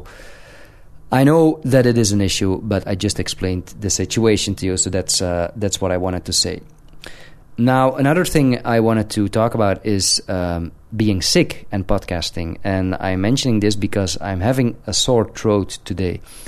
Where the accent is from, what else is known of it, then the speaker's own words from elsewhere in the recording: Canada; And I know that I am a Canadian and I am not supposed to say this, and I am supposed to support a local economy